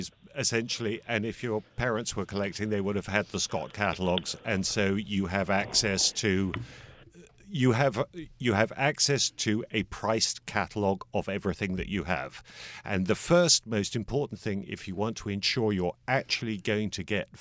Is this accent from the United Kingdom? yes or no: yes; England, United Kingdom; So, yes, I'm an Englishman